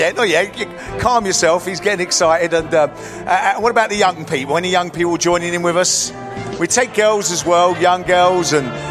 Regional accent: London, United Kingdom; And I grew up in East London.

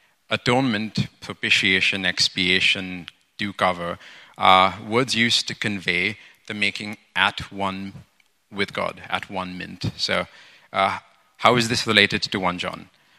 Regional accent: India; now in London, United Kingdom; I'm from India. I've been a part of Antioch for as long as I've been in London, which is over 10 years now.

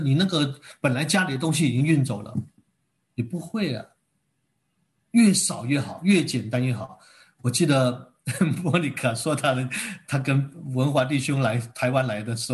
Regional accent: China; now in Toronto, Canada; 我是中国人，我当然喜欢想，哎呀，北京，北京，北京，对不对？但是我又是住在加拿大，住在多伦多

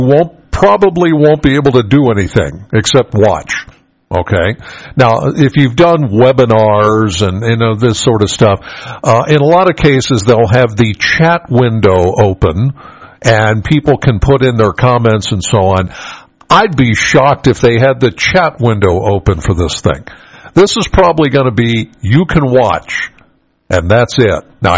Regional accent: Pennsylvania, United States; I grew up in York County, Penn State, York.

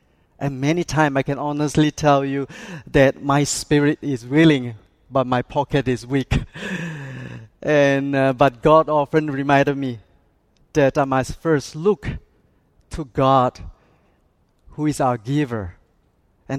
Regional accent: Malaysia; born there; English is a second language; also born or lived in Singapore; Yes, I was born in Malaysia. And I live about 20 years in Singapore

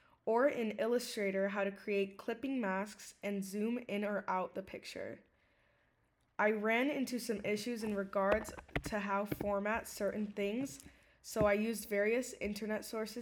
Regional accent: Miami, Florida, United States; I was born here in Miami and moved for 3 years to Los Angeles, California. When I came back, I felt I found myself falling in love with the city

